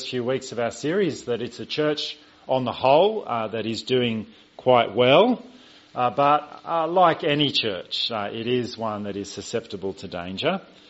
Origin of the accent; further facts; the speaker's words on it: Australia; Even though I, as an Australian, became a citizen of Britain